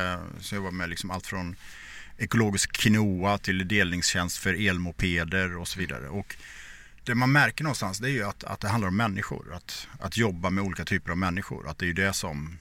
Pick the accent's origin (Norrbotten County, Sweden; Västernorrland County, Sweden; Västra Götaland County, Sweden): Västra Götaland County, Sweden; Borås; born or raised there